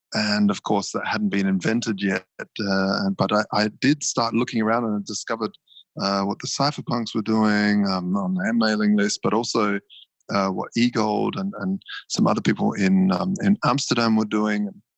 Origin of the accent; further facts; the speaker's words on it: Adelaide, South Australia, Australia; also born or lived in Sydney; now in Berlin, Germany; From Adelaide and spent a long time in Sydney as well.